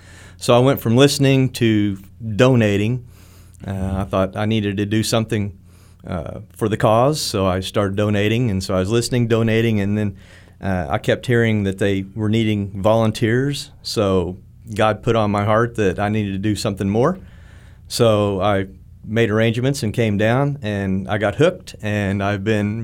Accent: Vincennes, Indiana, United States; I'm from Vincennes, Indiana.

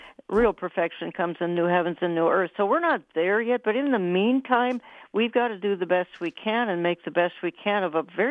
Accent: United States; Well, I will speak as an American, breathing a deep sigh of relief

